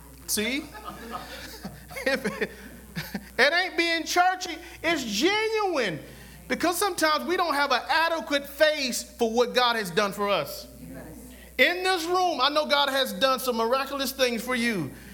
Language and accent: English; Fairfax, South Carolina, United States; I come from Fairfax, South Carolina.